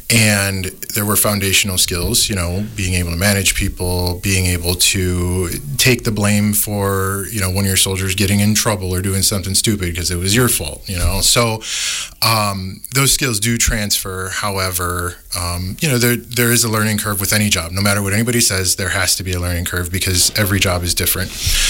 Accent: Watertown, Wisconsin, United States; Well, I was born and raised in Watertown, in between Madison and Milwaukee by Johnson Creek. Graduated high school there in 2000.

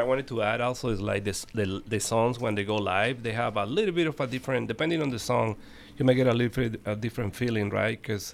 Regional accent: Venezuela; but I grew up in Venezuela, but listening to rock music and pop and electronic music.

